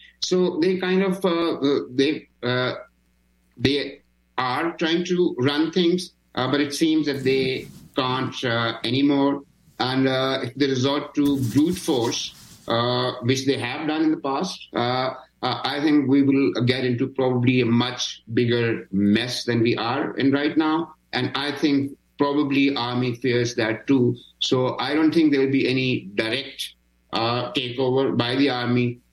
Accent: Pakistan; But as a Pakistani

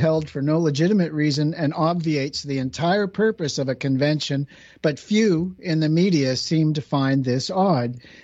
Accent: Canada; remember, Dave, I'm Canadian.

